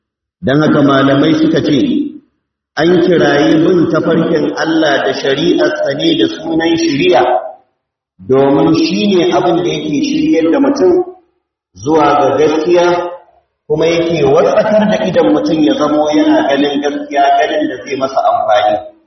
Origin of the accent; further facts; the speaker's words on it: Nigeria; اللهم اجعل بلدنا نيجيريا آمنا